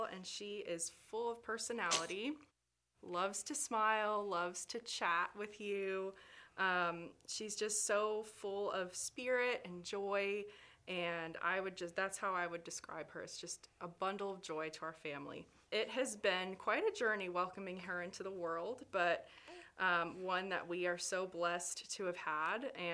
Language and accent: English; Florida, United States; born there; I'm actually a native to Central Florida